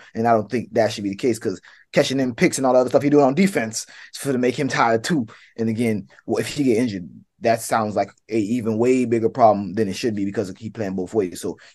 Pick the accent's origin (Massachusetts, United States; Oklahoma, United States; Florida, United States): Florida, United States; I grew up in South Florida, played high school football for a little bit.